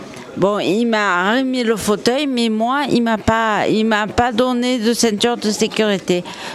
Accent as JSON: {"language": "French", "town": "Manosque", "region": "Provence-Alpes-Côte d'Azur", "country": "France", "said": "De Manosque."}